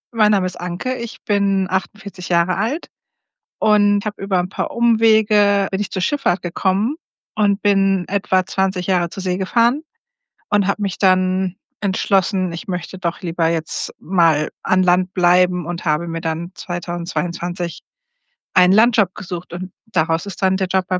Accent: North Rhine-Westphalia, Germany; Ich bin aus Münsterland

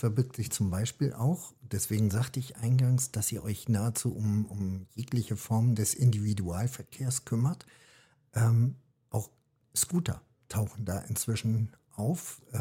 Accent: Hesse, Germany; now in Cloppenburg, Germany; Ich komme zwar nicht aus NRW, aber vielleicht gibt es ihn also in NRW. Ich kenne ihn aus Hessen nicht und lebe jetzt schon 26 Jahre hier im Raum Kloppenburg.

